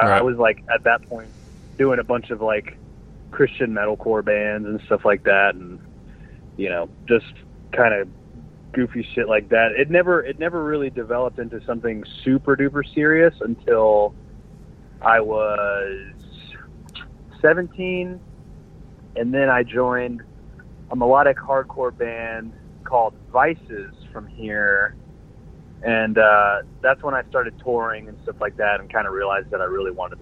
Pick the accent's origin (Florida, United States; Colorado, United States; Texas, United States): Florida, United States; Jacksonville; We're from Jacksonville.